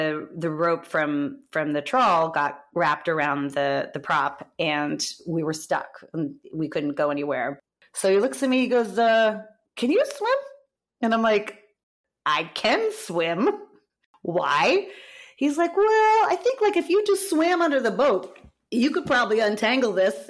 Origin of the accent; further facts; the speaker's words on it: Freedom, New Hampshire, United States; also born or lived in North Conway; I was born in New Hampshire in North Conway, and I grew up in a small town called Freedom, New Hampshire.